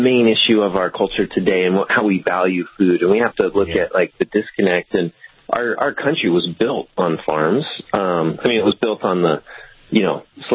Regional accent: Idaho, United States; also born or lived in California; You know, I grew up in Idaho. I was, and then I moved to California to live with my mom.

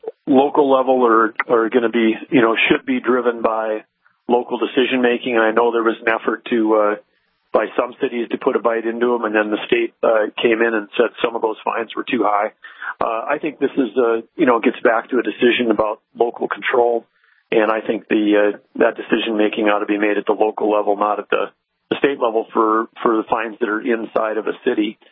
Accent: Arthur, North Dakota, United States; I mean, in my hometown, Arthur's got about 350 people

